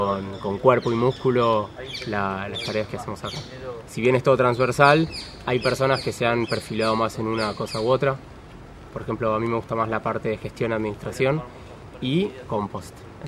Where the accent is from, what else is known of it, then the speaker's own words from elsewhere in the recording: Argentina; now in Barcelona, Spain; yo no soy de aquí, yo soy argentino.